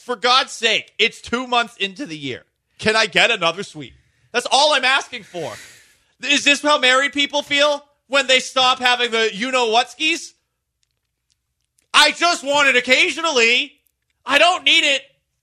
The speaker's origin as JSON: {"language": "English", "region": "Massachusetts", "country": "United States", "tie": "born or raised there", "said": "I grew up in Massachusetts, and my favorite radio show growing up, Felger and Maz at 98.5, the Sports Hub"}